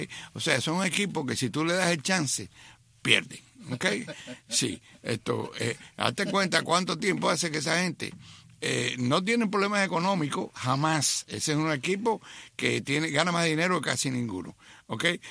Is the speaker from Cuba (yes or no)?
yes; Cuba; Yo era un niñito, pero es que en mi casa, en Cuba, el béisbol era una religión.